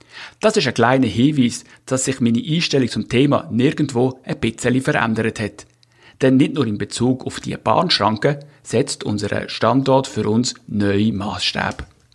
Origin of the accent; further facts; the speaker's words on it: Switzerland; now in Totenbüttel, Germany; Als Schweizer muss man hier natürlich leer schlucken, aber es stimmt.